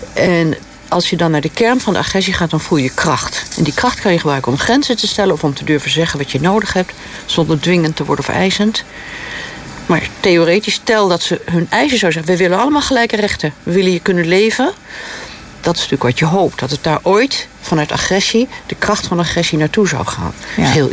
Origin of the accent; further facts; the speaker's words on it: Netherlands; Ja, ik ben me ook heel erg bewust dat wij als Nederlanders, bijvoorbeeld met al die bondgenoten en met Amerika, enorm verbonden zijn.